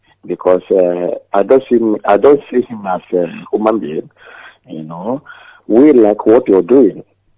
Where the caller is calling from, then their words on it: Denmark; I'm calling from Denmark